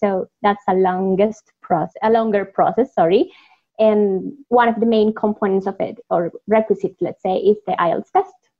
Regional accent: Colombia; English is a second language; I'm from Colombia. And I'm so happy to be here on the show.

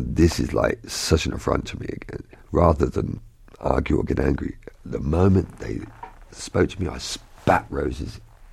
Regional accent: England, United Kingdom; We're very English. We're kind of repressed, and then it all comes out.

